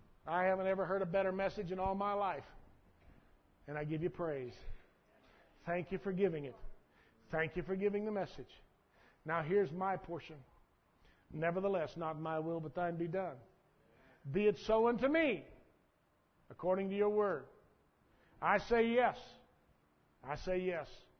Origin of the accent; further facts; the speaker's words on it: Texas, United States; That's why I was born and raised in South Texas.